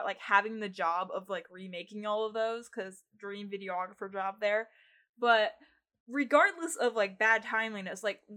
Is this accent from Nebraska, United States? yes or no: yes; Nebraska, United States; we're from Nebraska.